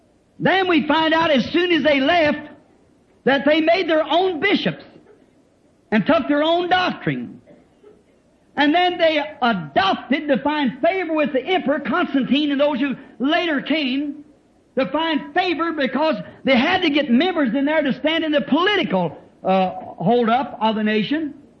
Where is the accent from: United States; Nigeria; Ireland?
Ireland; Now, I'm an Irishman.